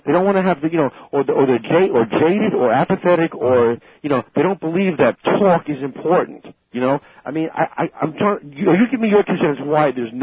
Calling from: Selden, New York, United States

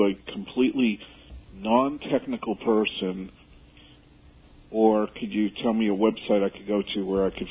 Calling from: Brooklyn, New York, United States; Brooklyn.

